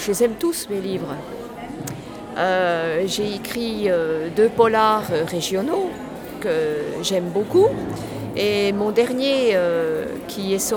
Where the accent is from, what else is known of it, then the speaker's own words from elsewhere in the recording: Saint-Maurice-Colombier, Bourgogne-Franche-Comté, France; Donc, je suis de Saint-Maurice-Colombier, tout à côté de l'Île-sur-le-Doubs.